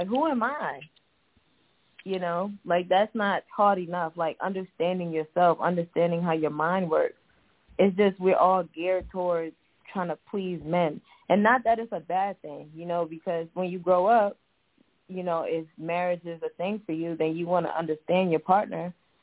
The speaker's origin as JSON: {"language": "English", "town": "Brooklyn", "region": "New York", "country": "United States", "tie": "born or raised there", "also_born_or_lived": "Staten Island", "said": "I grew up in Brooklyn and also in Staten Island too"}